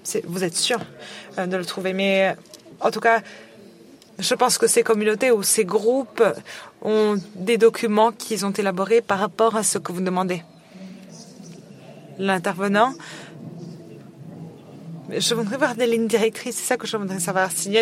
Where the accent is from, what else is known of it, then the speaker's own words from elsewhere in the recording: Nigeria; je viens du Nigeria.